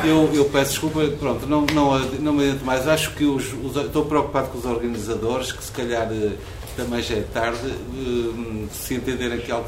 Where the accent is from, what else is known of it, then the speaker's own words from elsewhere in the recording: Porto, Norte, Portugal; born there; no Porto, na cidade que eu amo e onde eu nasci